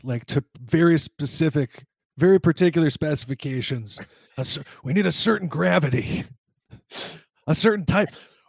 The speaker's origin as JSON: {"language": "English", "region": "Illinois", "country": "United States", "said": "I'm going to speak to my home state and go with Pritzker."}